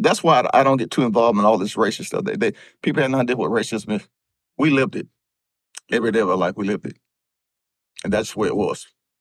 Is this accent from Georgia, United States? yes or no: yes; Columbus, Georgia, United States; I'm born and raised in Columbus, Georgia. I went to Spencer High School in Columbus, Georgia, during that time that we lived in the Jim Crow South system.